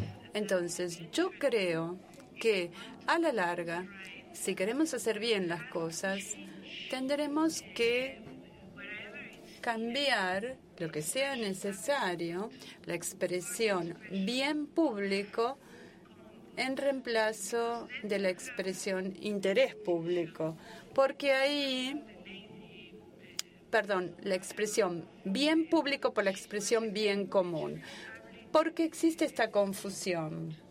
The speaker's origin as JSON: {"language": "Spanish", "country": "Peru", "said": "vengo de Perú."}